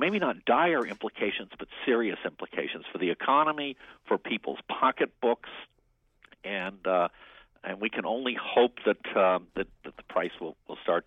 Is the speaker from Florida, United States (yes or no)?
no; Washington, District of Columbia, United States; I grew up in Washington. My father was worked for the government